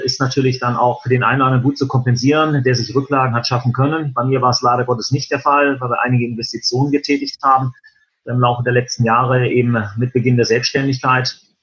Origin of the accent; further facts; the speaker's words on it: North Rhine-Westphalia, Germany; now in Essen, Germany; Ich bin quasi so eigentlich in der goldenen Mitte von NRW. Ich bin in Essen im Ruhrgebiet. Ah. Wenn man sagen muss, ich bin kein gebürtiger Essener, ich komme aus dem Bergischen Land, aber mich hat es dann vor 13 Jahren dann hier in den Ruhrpott geschlagen.